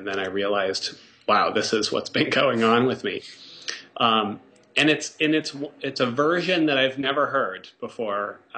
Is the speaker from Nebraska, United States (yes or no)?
no; Wisconsin, United States; growing up in Wisconsin, and I did a lot of sledding in the winter.